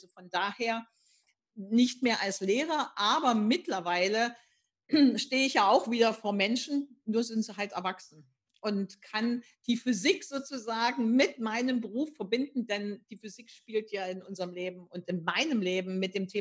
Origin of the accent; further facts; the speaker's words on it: East Germany, Germany; Ich bin also ein Ossi, der im Westen lebt. Also ich bin in der DDR groß geworden.